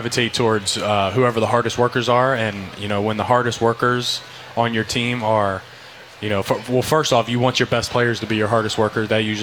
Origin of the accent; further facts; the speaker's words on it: Martinsburg, West Virginia, United States; I'm from Martinsburg, West Virginia